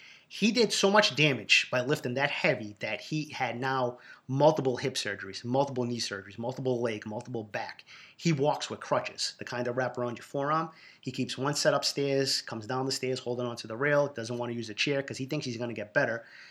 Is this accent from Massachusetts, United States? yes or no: yes; Boston, Massachusetts, United States; That was the lifestyle from my generation growing up in East Boston.